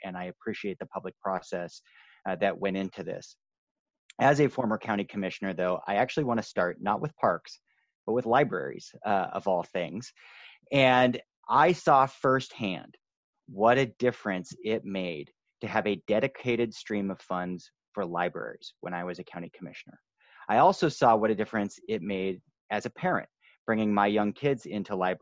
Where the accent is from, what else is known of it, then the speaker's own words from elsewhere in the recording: Portland, Oregon, United States; I've always had access to parks growing up in Portland. I grew up on Mount Tabor. I took swim lessons at Selwood.